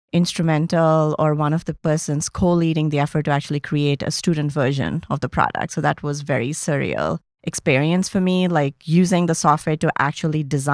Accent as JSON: {"language": "English", "country": "India", "tie": "born or raised there", "lives_now": "United States", "said": "when I was growing up in India, I traveled a lot by public transport"}